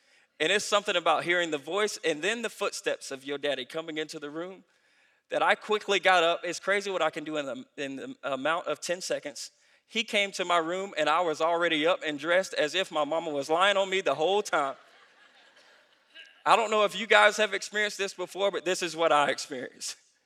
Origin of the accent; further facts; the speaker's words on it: Antrimville, South Carolina, United States; I remember growing up in Antrimville, South Carolina.